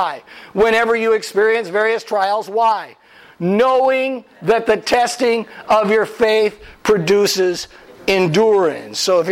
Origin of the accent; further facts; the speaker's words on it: Wisconsin, United States; I grew up in Packer country when Vince Lombardi was the coach.